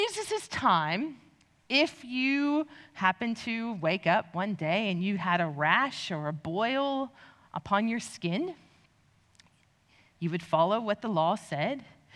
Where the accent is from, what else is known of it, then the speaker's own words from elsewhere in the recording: United States; now in Australia; I grew up in the U.S. You can probably tell by my accent.